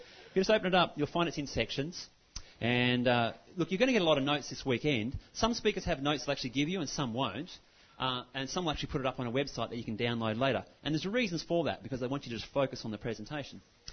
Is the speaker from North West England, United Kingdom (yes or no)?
yes; Manchester, North West England, United Kingdom; Now, you can obviously, from my accent, you know that I'm not from around here. I'm from Manchester.